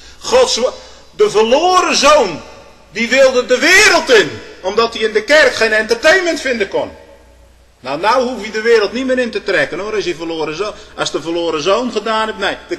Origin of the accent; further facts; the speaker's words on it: Stolwijk, South Holland, Netherlands; Ja, ik kom uit Stolwijk.